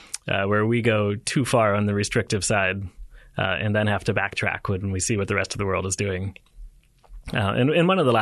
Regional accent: United States; the casualness of people using snus there is almost shocking as an American.

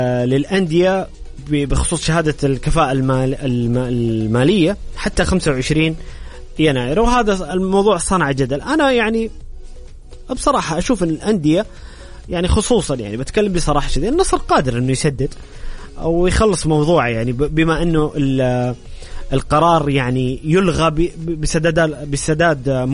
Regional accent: Saudi Arabia; نحن كسعوديين نتحمل المسؤولية وراضين

